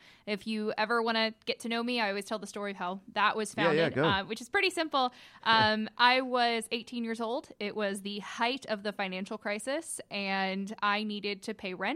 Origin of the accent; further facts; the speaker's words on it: Cartersville, Georgia, United States; I'm originally from Cartersville.